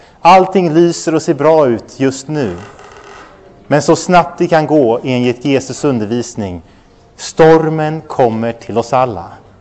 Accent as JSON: {"language": "Swedish", "region": "Örebro County", "country": "Sweden", "lives_now": "Skåne, Sweden", "said": "eftersom jag kommer från Närke som ni vet så är jag inte så van den skånska vinden"}